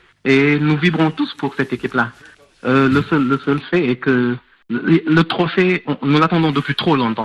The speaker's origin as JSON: {"language": "French", "country": "Senegal", "said": "Aujourd'hui, ce qu'on attend en tant que Sénégalais, c'est de gagner cette Coupe d'Afrique."}